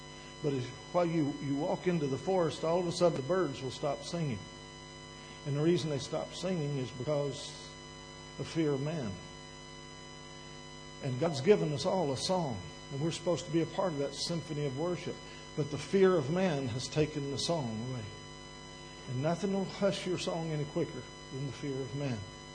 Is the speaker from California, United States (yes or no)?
no; Kentucky, United States; born there; I was born in Kentucky. I came from deep roots and tangled limbs.